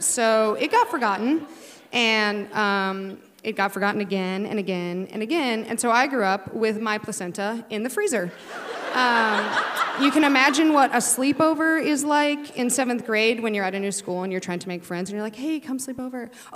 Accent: Alaska, United States; born there; So I was born in February, the dead of winter in Alaska here at Humana Hospital, 2 years after my sister.

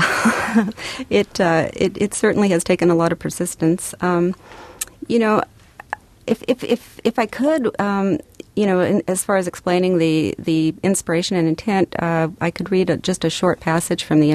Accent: Kenai, Alaska, United States; But I didn't grow up there. I grew up in Kenai. I graduated from Kenai Central High School.

